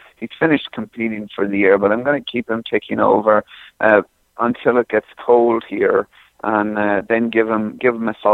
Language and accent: English; Ireland; my weakness, being Irish, is my flat work.